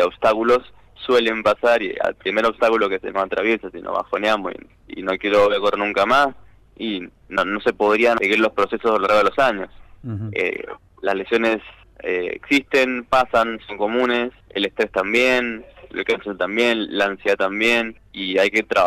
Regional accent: Mendoza, Argentina; Sí, de Capital. Vivo cerca del Parque Central, para la gente que conoce. Muy lindo en Mendoza

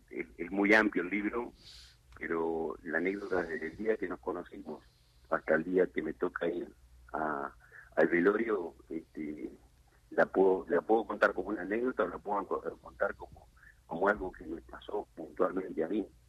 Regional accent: General La Madrid, Buenos Aires Province, Argentina; born there; Ese día venía de General La Madrid, un pueblo donde yo nací.

